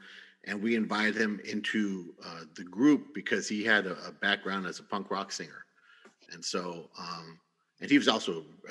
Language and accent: English; San Bernardino, California, United States; And since I was a Chicano from San Bernardino